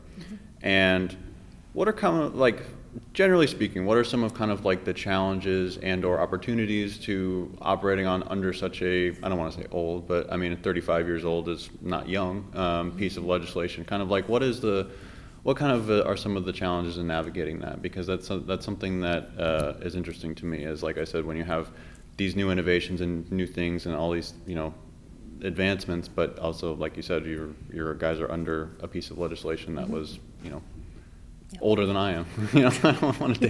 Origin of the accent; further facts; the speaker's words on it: Reno, Nevada, United States; I always say that being born and raised in Reno, I was definitely a child of the commercial industry